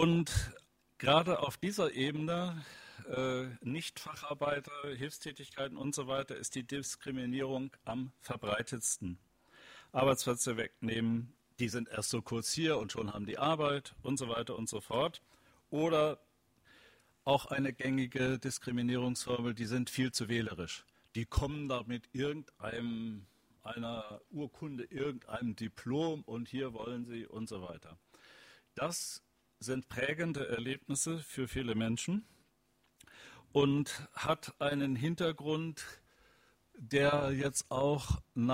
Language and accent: German; Lower Saxony, Germany; Ein Phänomen in meiner Heimat Niedersachsen erleben wir das seit ein paar Jahren identisch mit den sogenannten Russlanddeutschen.